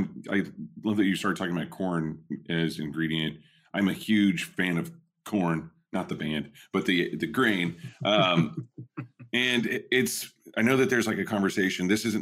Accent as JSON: {"language": "English", "region": "Oklahoma", "country": "United States", "tie": "born or raised there", "said": "when I was a kid, you know, growing up in Southwest Oklahoma, it was like, it was a very important thing."}